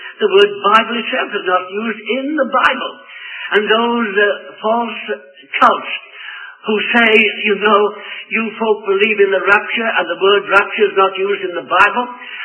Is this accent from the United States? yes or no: no; United Kingdom; and I'm British